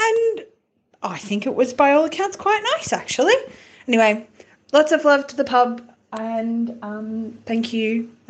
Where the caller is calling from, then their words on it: Melbourne, Victoria, Australia; I am calling from Nam/Melbourne.